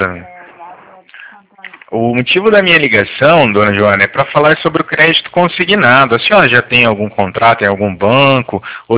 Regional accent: Cornélio Procópio, Paraná, Brazil; Eu sou de Cornélio Procópio, do Paraná.

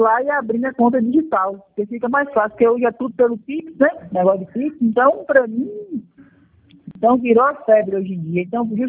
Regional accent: Montes Claros, Minas Gerais, Brazil; Eu sou de Montes Claros, aqui no norte de Minas.

